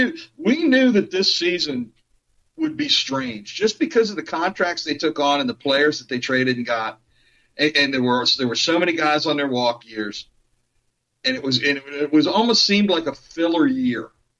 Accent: Missouri, United States; But, I hope you're right, but I'm from Missouri. They have to show me before I'm going to believe it.

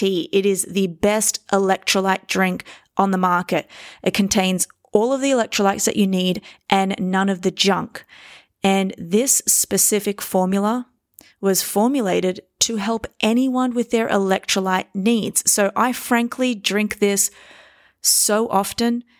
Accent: Sydney, New South Wales, Australia; now in New York, United States; because I'm currently recording this from Sydney, Australia. I frequent Sydney quite often. It's my hometown. I live in New York, but I come back here every now and then.

